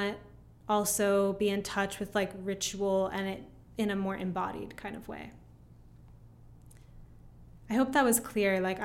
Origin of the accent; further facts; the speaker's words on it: California, United States; growing up near Hollywood, like growing up near